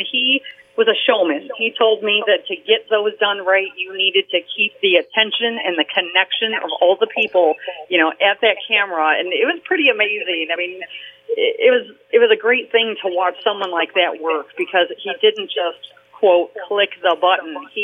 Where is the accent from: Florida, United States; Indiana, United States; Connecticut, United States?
Indiana, United States; Cedar Lake; now in Crown Point, United States; I grew up in Cedar Lake, and I live here in Crown Point now, but I grew up in Cedar Lake, and I was an art kid. I went to Crown Point High School.